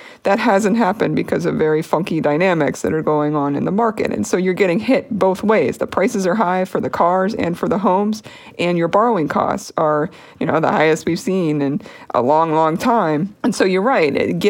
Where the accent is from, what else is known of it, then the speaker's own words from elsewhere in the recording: Harrisburg, Pennsylvania, United States; my hometown in the Harrisburg, Pennsylvania area